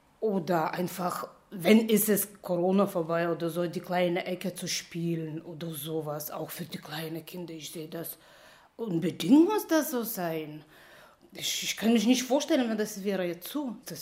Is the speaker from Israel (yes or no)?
no; Lithuania; German is a second language; now in Jena, Germany; Ich stamme auch aus Litauen.